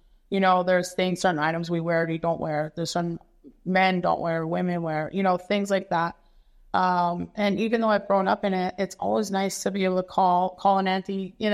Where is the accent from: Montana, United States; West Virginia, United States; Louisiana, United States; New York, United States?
Montana, United States; Fort Peck; like living in Fort Peck, growing up in Fort Peck with my grandmother and picking up these things.